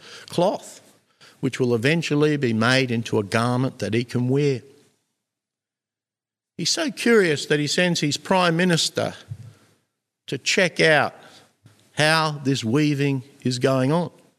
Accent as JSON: {"language": "English", "country": "Australia", "said": "I'm an Australian, and Australia is kind of like a Christian country, I think."}